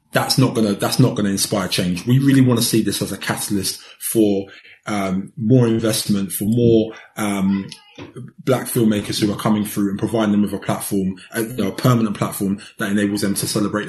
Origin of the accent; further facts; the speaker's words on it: United Kingdom; So I wanted to have a whole season that really focused on our lives, on our lived experiences as Black British people.